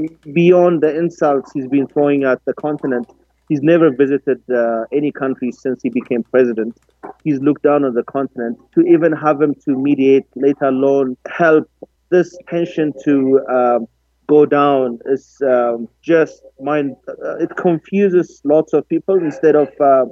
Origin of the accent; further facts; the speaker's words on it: Canada; maybe because I grew up in Canada.